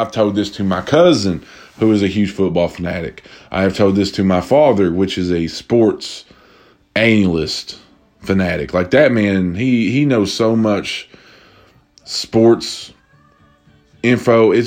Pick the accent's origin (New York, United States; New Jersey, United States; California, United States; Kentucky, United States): Kentucky, United States; my dad's a big Kentucky basketball fan and I'm from Kentucky and I sell Kentucky merchandise.